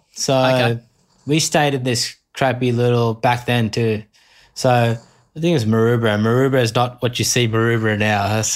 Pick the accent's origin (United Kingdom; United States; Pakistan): Pakistan; Islamabad, Islamabad Capital Territory; born there; All my family's from Karachi. I was born in Islamabad because my dad moved for work.